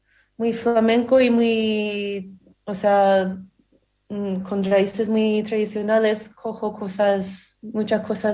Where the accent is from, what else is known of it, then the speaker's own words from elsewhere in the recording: Vancouver, British Columbia, Canada; Y en Vancouver, donde yo soy de Vancouver, Canadá, solo hay escuelas de baile.